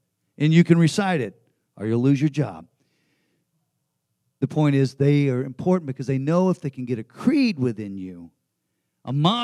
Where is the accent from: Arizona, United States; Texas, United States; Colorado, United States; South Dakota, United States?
Texas, United States; And they would always say, just give them your wallet. But I'm from Texas.